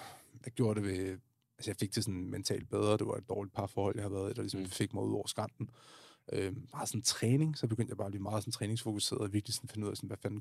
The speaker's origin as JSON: {"language": "Danish", "town": "Amager", "region": "Capital Region of Denmark", "country": "Denmark", "said": "Jeg var fra Amager"}